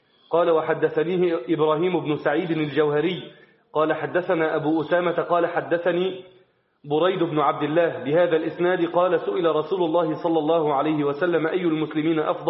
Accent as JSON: {"language": "Arabic", "country": "Egypt", "said": "ونحن من مصر."}